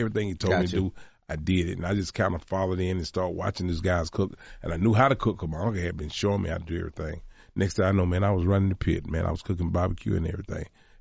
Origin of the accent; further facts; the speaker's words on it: Atlanta, Georgia, United States; I'm from Atlanta, Georgia, in the South.